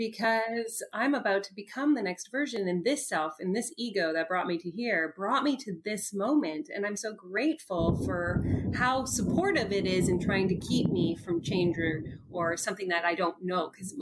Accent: Canada; because I'm Canadian, so it is .ca.

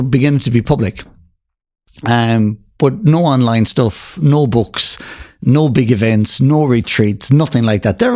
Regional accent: Galway, Connacht, Ireland; even though I grew up in Galway, never played rugby

